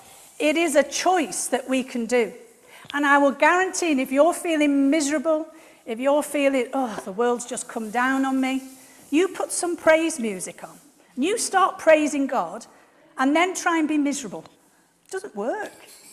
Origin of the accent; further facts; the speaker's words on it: England, United Kingdom; And as English people, you know, we find it a bit hard sometimes to break through our Englishness.